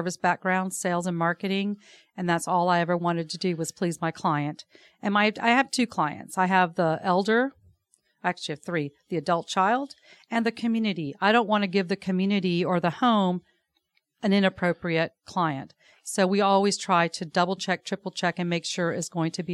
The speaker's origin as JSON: {"language": "English", "town": "Savannah", "region": "Georgia", "country": "United States", "tie": "born or raised there", "lives_now": "Atlanta, United States", "said": "Angela and I grew up together in Savannah, Georgia."}